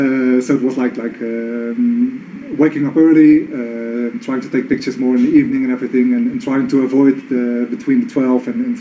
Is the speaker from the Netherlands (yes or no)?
yes; Netherlands; English is a second language; now in Bogota, Colorado, United States; I'm from Holland. It's like the very cold winters there.